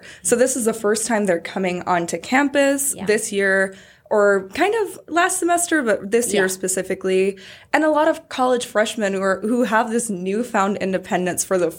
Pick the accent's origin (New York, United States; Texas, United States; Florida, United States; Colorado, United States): Texas, United States; Dallas; So I came from Dallas.